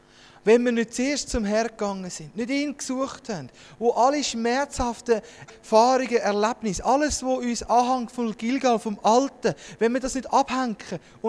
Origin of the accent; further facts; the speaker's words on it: Konolfingen, Bern, Switzerland; Wir sind in Konolfingen geboren, wir haben in Konolfingen die Schule gemacht